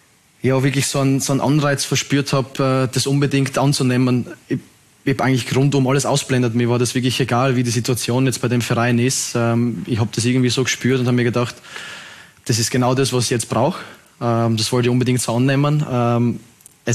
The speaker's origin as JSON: {"language": "German", "region": "Vorarlberg", "country": "Austria", "tie": "born or raised there", "said": "dadurch, dass ich ja Vorarlberg aufgewachsen bin"}